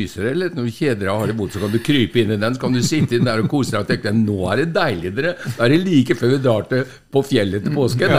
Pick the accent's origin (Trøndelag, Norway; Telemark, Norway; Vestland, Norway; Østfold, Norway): Østfold, Norway; Det er alltid fascinert meg at jeg kommer fra Østfold, og i Østfold så var det mye snø, liksom.